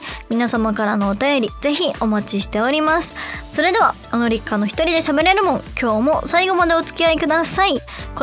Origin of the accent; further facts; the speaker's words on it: Osaka, Japan; 何気にね、大阪出身なんですけども、四国大阪からめっちゃ近いんよ。